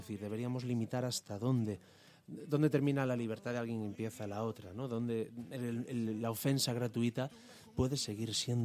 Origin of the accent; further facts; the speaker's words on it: Ferrol, Galicia, Spain; Y digo, pero si soy de Ferrol, ¿qué flamenco te voy a dar?